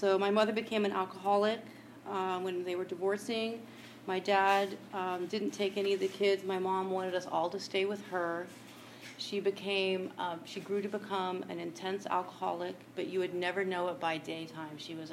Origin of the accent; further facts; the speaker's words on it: Marin, California, United States; So I grew up here in Marin. My dad was in the military. My mother was a music teacher, and I had five brothers and sisters, four older brothers and a sister.